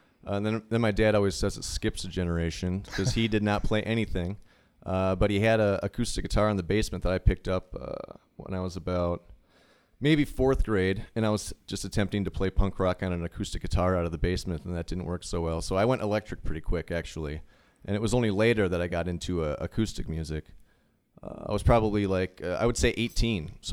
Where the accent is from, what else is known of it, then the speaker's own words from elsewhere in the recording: New London, Wisconsin, United States; now in Milwaukee, United States; I'm originally from New London, Wisconsin, which is kind of the center of the state or northeast a little bit.